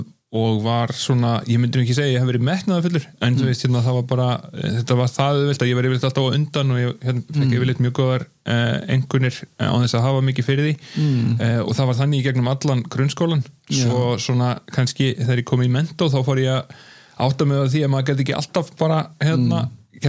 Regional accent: Hvanneyri, Western Region, Iceland; upp í Borgarfirði og var þar hérna fyrst í sem sagt, grunnskóla á Hvanneyri

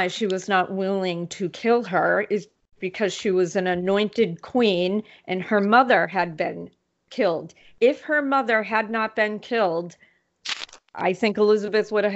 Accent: Scotland, United Kingdom; and maybe I'm being sympathetic because I'm Scottish, whatever.

